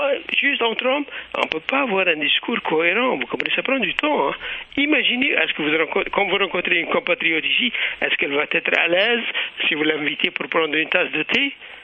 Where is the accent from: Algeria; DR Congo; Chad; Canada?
Algeria; même chez nous en Algérie, les gens font des arrangements comme cela se fait par habitude